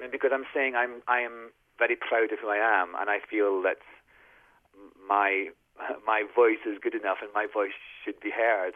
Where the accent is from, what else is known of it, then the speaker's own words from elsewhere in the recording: Scotland, United Kingdom; accent: Scottish; I mean, I actually really like my accent, and I've played, you know, you talked about Hamlet and Macbeth, both those roles, I use my own Scottish voice, and Shakespeare is really great for a Scottish accent